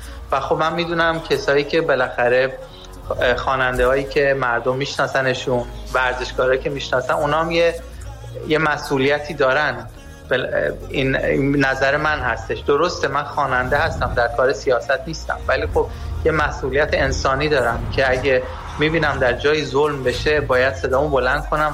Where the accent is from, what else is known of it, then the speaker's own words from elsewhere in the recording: Sweden; ما که در اروپا بزرگ شدیم، در سوئد بزرگ شدیم و این چیزا رو میبینیم